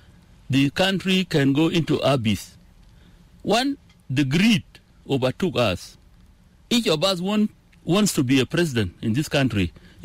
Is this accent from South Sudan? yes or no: yes; Torit, Eastern Equatoria, South Sudan; He's the president, and I come from Torit.